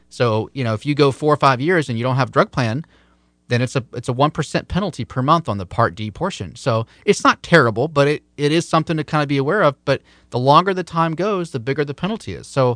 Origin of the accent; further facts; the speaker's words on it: Florida, United States; a large chunk of my business is here in my home state of Florida.